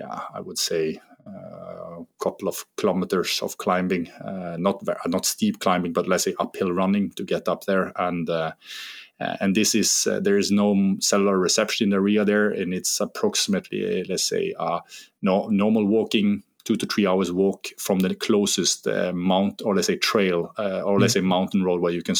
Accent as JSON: {"language": "English", "town": "Eidfjord", "region": "Vestland", "country": "Norway", "tie": "born or raised there", "said": "I grew up just outside of Eidfjord where Norseman is."}